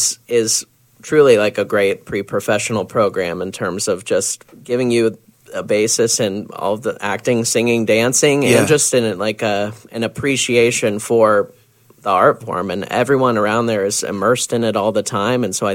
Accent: Brandon, Florida, United States; because I grew up in Brandon.

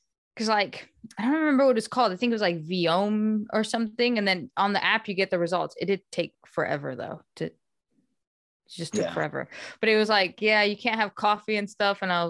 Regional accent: United States; No, but I grew up in America, so I know what you're talking about.

